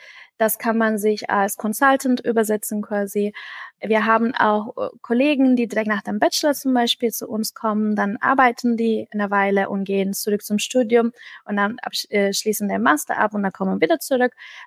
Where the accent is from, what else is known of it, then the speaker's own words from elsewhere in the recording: Istanbul, Turkey; moved away as an adult; now in Germany; Also ich komme ursprünglich aus Istanbul und ich bin quasi für mein Studium an der TU München, ich habe Bachelor und Master im Maschinenbau gemacht, umgezogen 2013